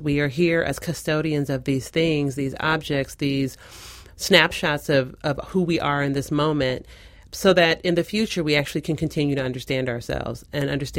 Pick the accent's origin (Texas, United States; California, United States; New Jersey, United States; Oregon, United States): California, United States; San Francisco; now in Seattle, United States; I grew up in San Francisco proper. I grew up in the Fillmore, which is the heart of San Francisco.